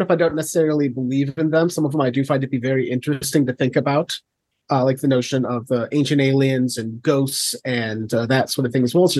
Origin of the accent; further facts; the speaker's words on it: Illinois, United States; I'm from Illinois originally.